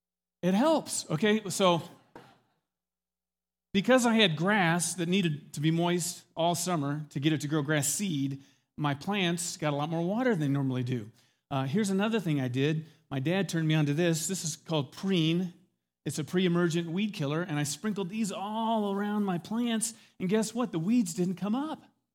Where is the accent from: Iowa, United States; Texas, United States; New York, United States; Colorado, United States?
Iowa, United States; I am from Iowa, but I'm not that good of a gardener.